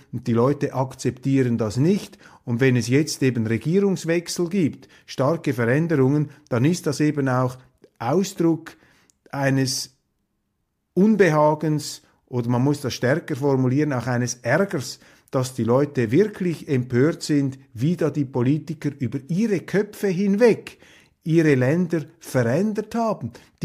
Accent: Switzerland; Da würde ich als Schweizer Einspruch erheben und sagen, die Schweiz gehört auch zu Europa.

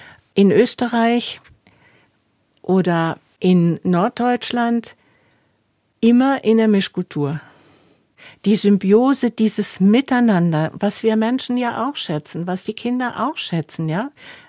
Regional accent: Argentina; Ich hatte als Kind in Erinnerung, Argentinien ist das Land der Weiden, wo die Rinder auf den Feldern laufen, nichts mehr.

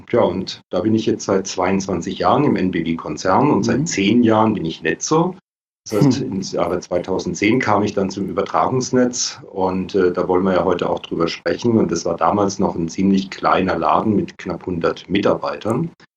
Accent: Baden-Württemberg, Germany

